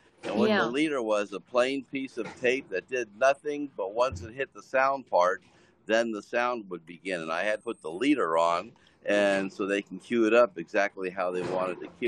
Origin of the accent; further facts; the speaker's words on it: Studio City, California, United States; No, I grew up in California, right here in Studio City in the LA area. Well, Studio City in North Hollywood, borderline.